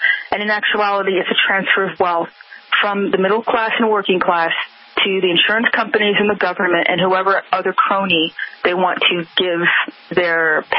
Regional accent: New York, United States; And I'm telling you straight up as a New Yorker how I'm not going to sugarcoat stuff.

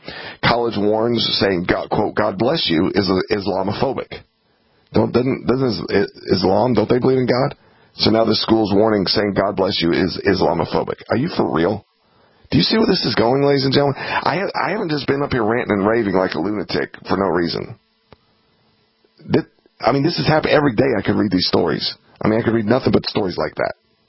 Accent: Georgia, United States; I grew up in Georgia.

